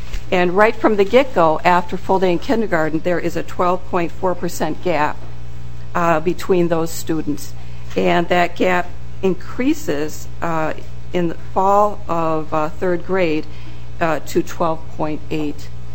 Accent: Burnsville, Minnesota, United States; I am from Burnsville, and I saw this on the schedule

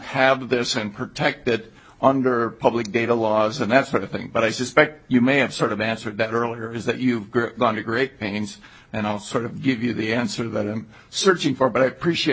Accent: Minnesota, United States; I come from Olmsted County

